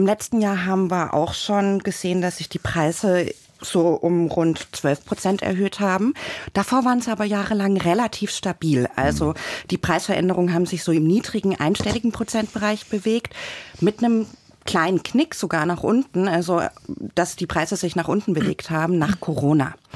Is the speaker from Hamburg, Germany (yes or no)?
no; Baden-Württemberg, Germany; Ich bin Schwäbin.